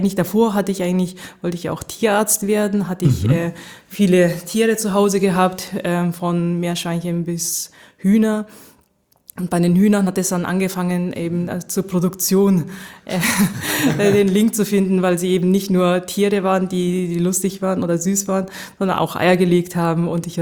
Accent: Nagoya, Aichi, Japan; Und ich bin in Nagoya aufgewachsen, das ist in Zentraljapan. Mir ist auch ein Stolz der Nagoyaner, die eben zentral sind und nicht Tokio. Dann habe ich dann in Sapporo studiert

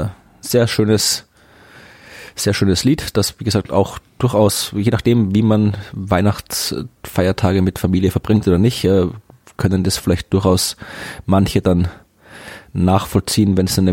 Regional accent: Austria; Ich als Österreicher muss ich dann, kann ich nicht anders als hier

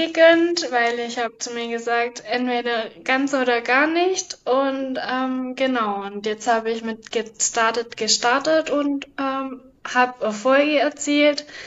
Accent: Baden-Württemberg, Germany; komme aus der Nähe von Ulm.

